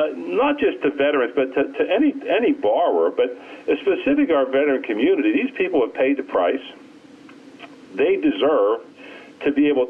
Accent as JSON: {"language": "English", "town": "Pittsburgh", "region": "Pennsylvania", "country": "United States", "tie": "born or raised there", "said": "I'm a Pittsburgh boy. Yes, sir."}